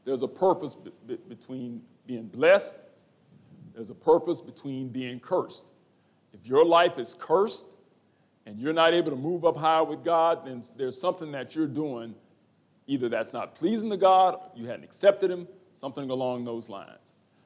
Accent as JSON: {"language": "English", "town": "Lake Charles", "region": "Louisiana", "country": "United States", "tie": "born or raised there", "lives_now": "Baton Rouge, United States", "said": "I'm from Lake Charles, born and raised there. Actually, I'm a resident of Baton Rouge now. I've been here longer than I've been there."}